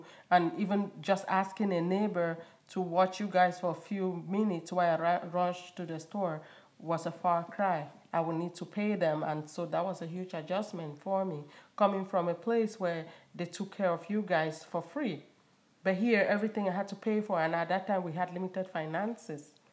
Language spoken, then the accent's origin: English; Wom, Northwest Region, Cameroon; born there; I was born in Wom, a small village in Cameroon, Northwest Province of Bamenda. And Cameroon is located in Central Africa.